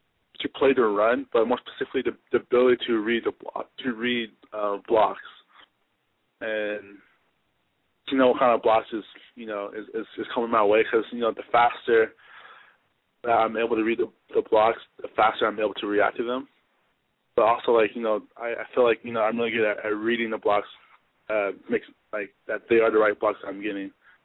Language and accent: English; California, United States; I really didn't really know too much about them since I grew up in Southern California.